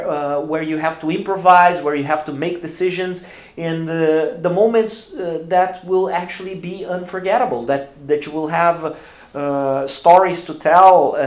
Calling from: Porto Alegre, Rio Grande do Sul, Brazil; English is a second language

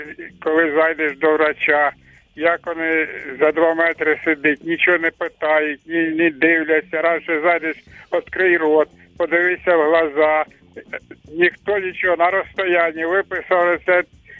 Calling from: Dnipro, Dnipropetrovsk Oblast, Ukraine; Дніпропетровськ.

